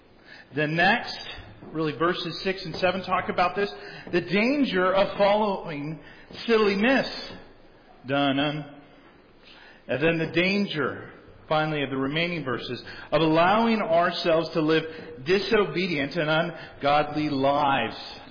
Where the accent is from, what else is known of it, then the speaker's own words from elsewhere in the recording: San Diego, California, United States; Growing up in San Diego, you could often tell who the tourists were.